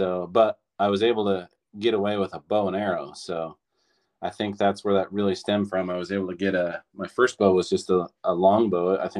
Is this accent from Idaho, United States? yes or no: yes; Idaho, United States; Yeah. Yep.